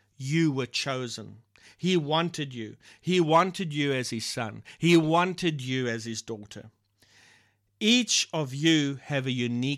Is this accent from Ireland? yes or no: no; Lorraine, Eastern Cape, South Africa; And by the way, Shane and I grew up in Lorraine, and both of us had moved by this time.